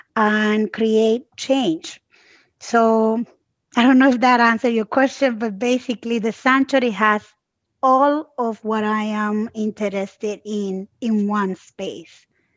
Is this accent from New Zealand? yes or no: no; Puerto Rico; born there; even though I was born in Puerto Rico, I am the child of two immigrants from Dominican Republic.